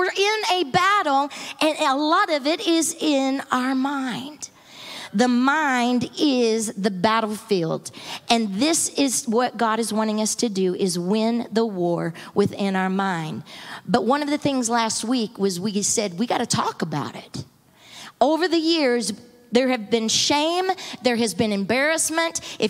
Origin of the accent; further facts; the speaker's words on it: Texas, United States; We're from Texas, and all of our family were living in Texas